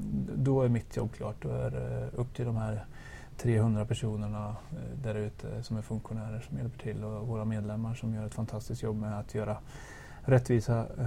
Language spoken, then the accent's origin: Swedish; Finspång, Östergötland, Sweden; Jag är östgöte från början. Jag kommer från en liten ort i Östergötland som heter Finspång.